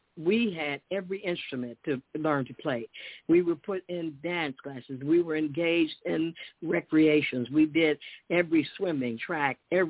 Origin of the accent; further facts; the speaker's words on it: Chicago, Illinois, United States; If she was going to sacrifice, he would go, and he would go in from Chicago. I'm from Chicago.